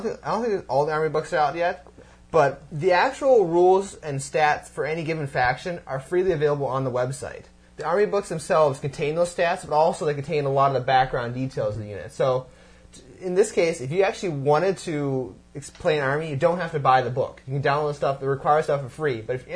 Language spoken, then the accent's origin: English; England, United Kingdom; I'm about as English as they come.